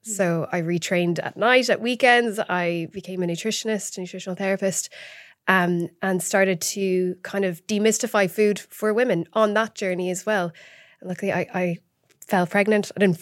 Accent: Ireland; now in United Kingdom; I'm from Ireland. I grew up there and moved over to the UK 13 years ago.

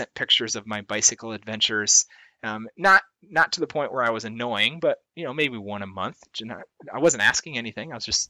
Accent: Iowa, United States; So I grew up in Iowa

